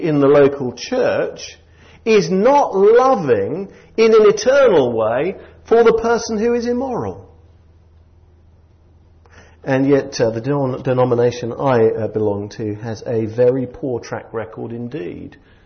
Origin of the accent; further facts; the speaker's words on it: England, United Kingdom; it is the case in the church I go to, very often is the case, that we are very English and we are therefore very private.